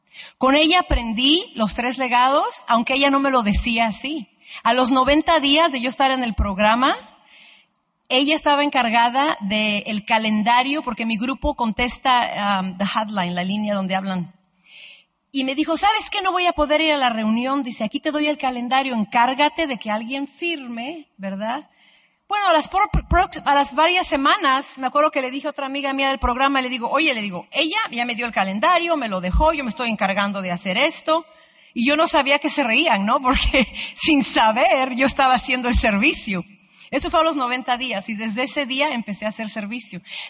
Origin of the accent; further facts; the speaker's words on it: Mexico; now in United States; Yo originalmente soy de México, pero yo encontré la sobriedad en Florida.